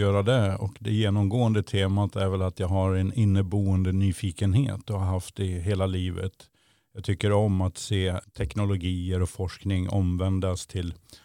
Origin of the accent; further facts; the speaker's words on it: Borlänge, Dalarna County, Sweden; now in Uppsala, Sweden; själv är jag uppvuxen i Dalarna i Borlänge, har gått tekniskt gymnasium, gjorde militärtjänst i Falun i 15 månader och sen flyttade jag hit till Uppsala